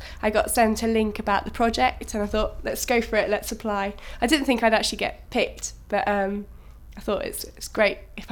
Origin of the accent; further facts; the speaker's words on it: Langham, East Midlands, United Kingdom; I was born on the 27th of February 1988 and I'm from Langham in Rutland.